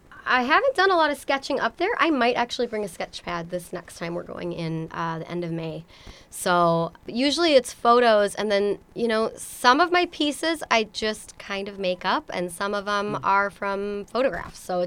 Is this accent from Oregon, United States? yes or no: no; Minneapolis, Minnesota, United States; I grew up in the Twin Cities, I grew up in Minneapolis, but I've got family that lives in Duluth